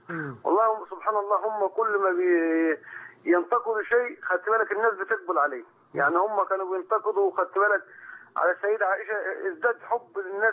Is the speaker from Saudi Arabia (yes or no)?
no; Faiyum, Faiyum Governorate, Egypt; ما تحرمنا من زيارتك عندنا في الفيوم.